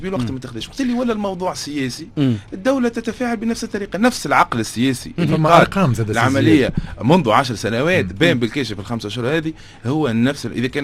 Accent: Tunisia; وربما يفسر راهو كيفاش ضعفنا كتونسيين وتونسيات يعني امام هذه المواجهة

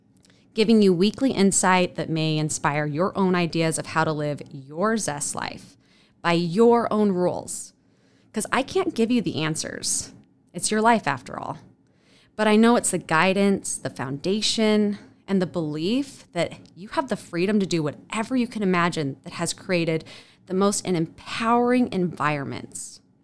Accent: Spokane, Washington, United States; born there; I was born in Spokane, Washington.

